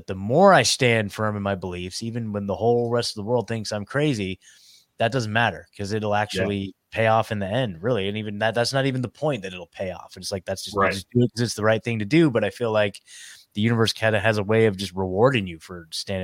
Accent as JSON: {"language": "English", "region": "Oregon", "country": "United States", "moved": "as an adult", "lives_now": "Nashville, United States", "said": "I basically moved across the country. I'm in Nashville now. I'm from Oregon. So I left Oregon in 2022 and moved to Tennessee just because I couldn't stand living there anymore."}